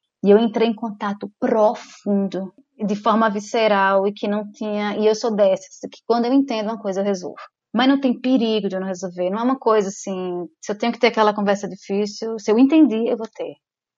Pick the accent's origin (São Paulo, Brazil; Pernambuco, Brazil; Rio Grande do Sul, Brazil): Pernambuco, Brazil; Recife; Sou psicóloga, sou de Recife, tenho 43 anos, recém-feitos.